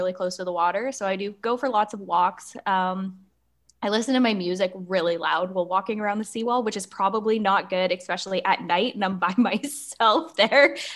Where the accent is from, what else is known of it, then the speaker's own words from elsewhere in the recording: Tofield, Alberta, Canada; moved away as an adult; also born or lived in Rocky Mountain House; now in Vancouver, Canada; I am originally from Treaty 6 territory. I was born in Rocky Mountain House. However, I was raised in a small town just east of Edmonton called Tofield, Alberta.